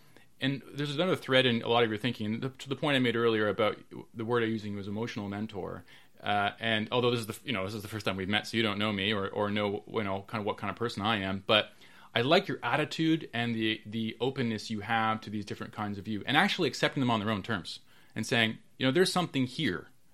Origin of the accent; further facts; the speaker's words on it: Canada; now in Ridgewood, United States; I live right now, I'm from Canada originally, but I live in a town called Ridgewood, New Jersey, which is a few towns over from the town you grew up in.